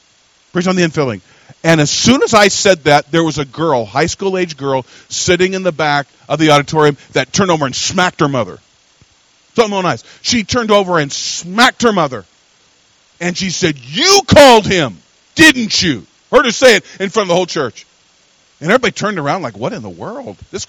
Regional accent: United States; born there; I hadn't been out of the country except to Canada. I was born on the Canadian border, hello.

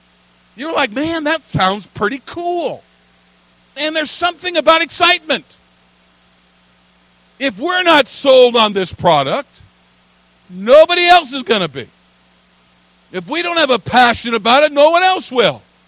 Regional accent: Pacific Northwest, United States; I'm from the Pacific Northwest.

